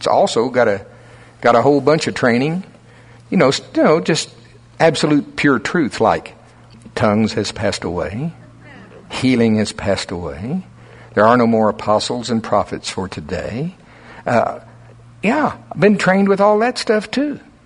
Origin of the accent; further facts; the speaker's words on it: United States; I'm from Pottawatomie County. You get one fork.